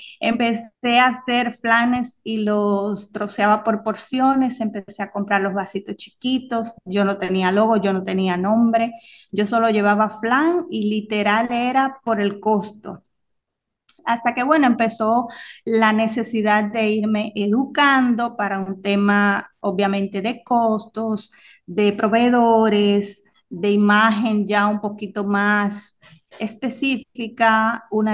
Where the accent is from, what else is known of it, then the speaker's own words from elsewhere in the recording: Hato Mayor del Rey, Hato Mayor, Dominican Republic; yo soy de Hato Mayor del Rey, del pueblo, y soy hija de papá y mamá cocineros.